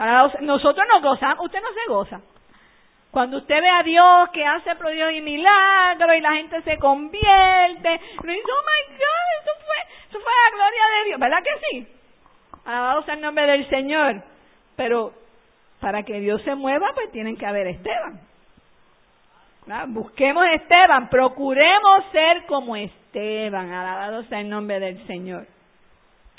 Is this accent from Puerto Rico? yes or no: yes; Puerto Rico; Eso es como nosotros puertorriqueños le llamamos